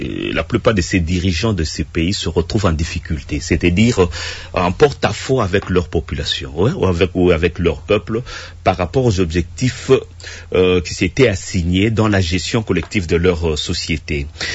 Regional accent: Goma, North Kivu, DR Congo; Parce que moi, je suis de Goma, je viens de Goma.

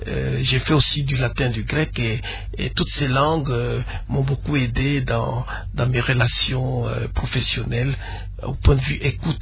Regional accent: Lubumbashi, Haut-Katanga, DR Congo; Oui, je suis né à Lubumbashi, à la commune Kamalondo, en 1945. Je suis né le lendemain de la fin de la Deuxième Guerre mondiale. Et j'ai fait toutes mes études à la cité.

